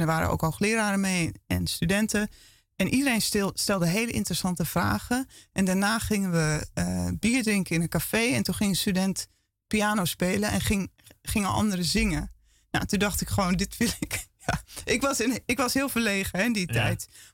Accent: Woudenberg, Utrecht, Netherlands; also born or lived in Ter Aar; Mijn ouders komen uit Zalland. Ik ben opgegroeid in Woudenberg en in Ter Aar. Ja, Woudenberg is Utrecht, Ter Aar is Groene Hart.

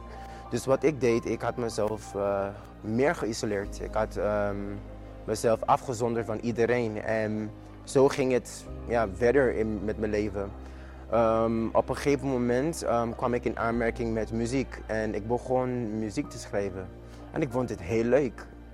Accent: Sint Maarten; Dutch is a second language; now in Netherlands; ik ben 24 jaar oud en eigenlijk ik kwam hier naar Nederland om te studeren, om mijn studies door te zetten, want ik ben geboren en getogen op St. Maarten.

